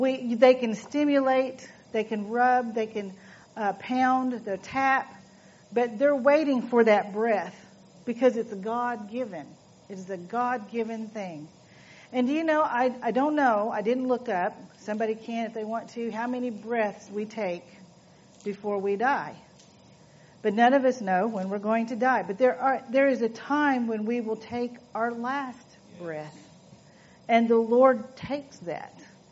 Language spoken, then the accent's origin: English; Neosho, Missouri, United States; I am from Neosho here locally